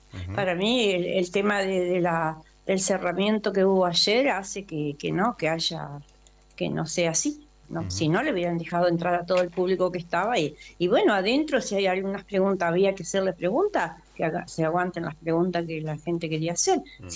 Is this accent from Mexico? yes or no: no; Argentina; todos los argentinos